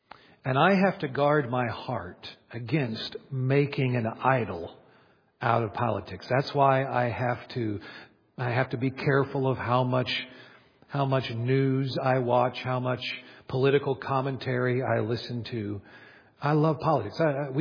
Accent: United States; I love being an American. I praise God for the freedoms we enjoy here.

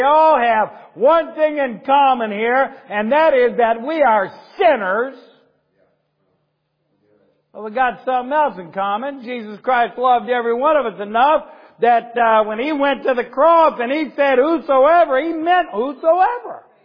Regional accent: Ohio, United States; I tell people all over the country, I'm from Ohio, I'm from the Midwest.

